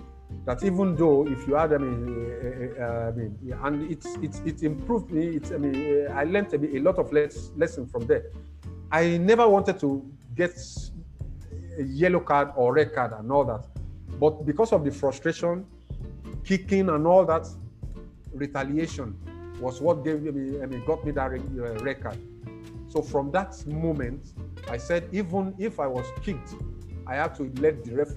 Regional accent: Ibadan, Oyo, Nigeria; Shooting Stars was my club from youth, and I'm from Ibadan, my blood is Shooting Stars.

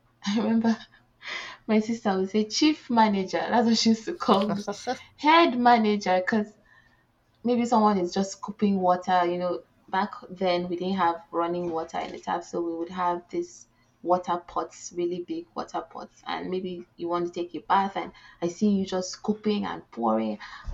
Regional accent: Nigeria; And then also growing up in Nigeria, where problems are not lacking, like everywhere you turn.

